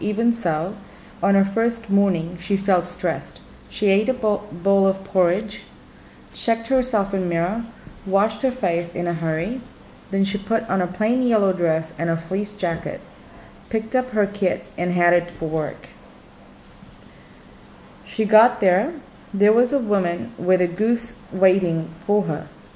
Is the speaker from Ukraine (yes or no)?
no; Sigatoka, Western Division, Fiji; born there; I was born in Dubu, Singatoka, which is about, hour and a half from here, where we are at Wellesley. And my dad and parents got married there, so we've been generations and generations since we migrated from India.